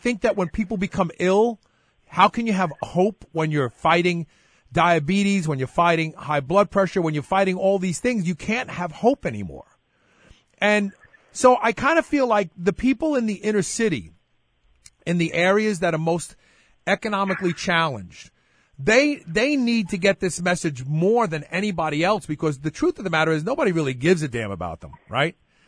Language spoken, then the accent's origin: English; Brooklyn, New York, United States; But I grew up I grew up in Bed-Stuy, Brooklyn. And, you know, I grew up in a three-room apartment.